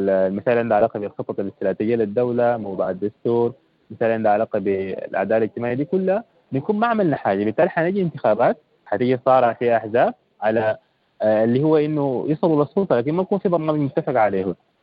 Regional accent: Sudan; نتفق أول إحنا كسودانيين كيف يدار السودان؟

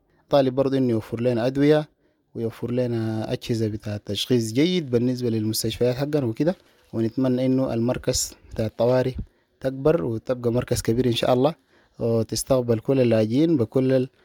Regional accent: Sudan; وطبعا حسب أنا هنا سودانيين طبعا عندنا محنة وعندنا محبة كده بيناتنا

